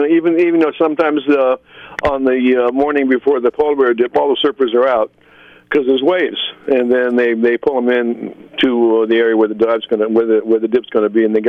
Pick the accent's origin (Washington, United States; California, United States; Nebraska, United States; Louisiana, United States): California, United States; Yeah, I grew up down in Southern California. My father taught us to body surf when I was 5 years old